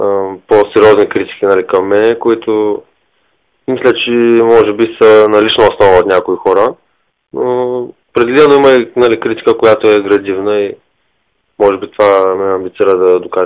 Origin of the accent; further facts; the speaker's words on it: Stara Zagora, Stara Zagora Province, Bulgaria; аз съм юноша на този отбор, аз съм си от Стара Загора.